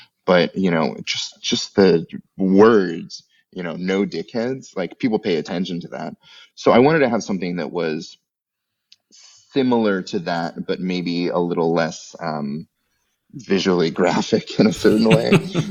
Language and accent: English; United States; I'm glad I'm the American who's bringing some profanity into this lovely little podcast.